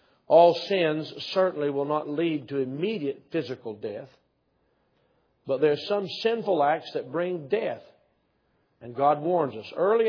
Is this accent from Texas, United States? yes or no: no; Maryville, Tennessee, United States; Where Kroger's is now in my hometown of Maryville, Tennessee.